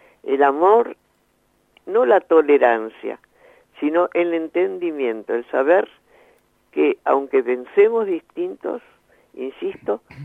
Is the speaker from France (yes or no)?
no; Argentina; todos somos argentinos y vivimos en este país